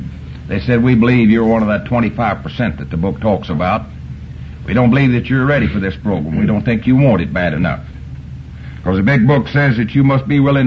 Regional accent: Abernathy, Texas, United States; I was raised out here in West Texas in a little town called Abernathy. 11 children.

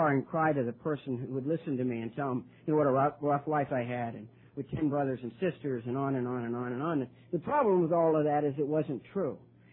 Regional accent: Ireland; The eldest son in a family of 11 children. I'm Irish.

